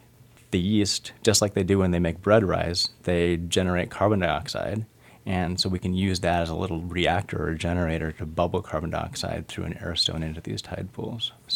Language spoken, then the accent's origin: English; Petersburg, Alaska, United States; I grew up in Petersburg, and so that, you know, these are the types of systems that I grew up turning over rocks, playing around on the beach.